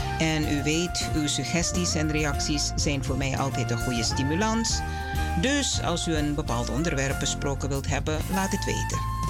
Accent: Suriname; born there; Deze groep was waanzinnig populair aan het begin van de jaren 70 in mijn geboorteland.

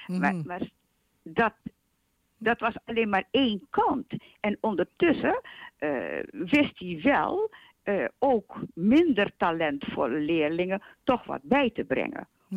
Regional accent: Suriname; moved away; want ik zeg u, ik ben in 60 uit Suriname weggegaan.

